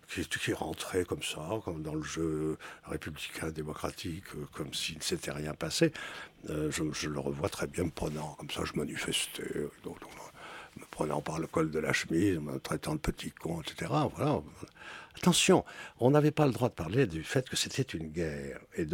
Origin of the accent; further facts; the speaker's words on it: France; pourquoi je suis français, qu'est-ce que je fais, qu'est-ce que ça veut dire de l'être